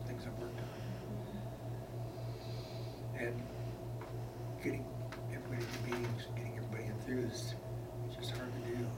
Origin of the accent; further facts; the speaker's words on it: Springfield, United States; I grew up in Springfield, a thriving downtown when I was a kid, high school, after that, and it died away.